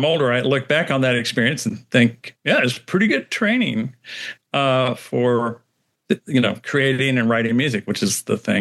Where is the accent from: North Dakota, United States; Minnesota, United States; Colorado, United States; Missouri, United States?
Missouri, United States; I am an American. Grew up here. I'm a Midwesterner. I'm from Missouri. And that's how I pronounce it. Not like everybody else. Everybody else is wrong. But I'm from Missouri.